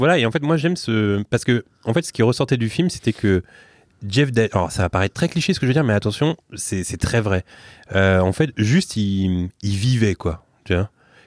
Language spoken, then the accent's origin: French; Paris, Île-de-France, France; je suis parisien depuis tant d'années